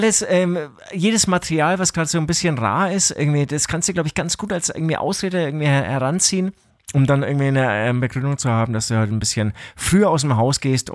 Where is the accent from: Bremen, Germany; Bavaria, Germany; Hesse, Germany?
Bavaria, Germany; Gaswasser Scheiße heißt es ja bei uns in Franken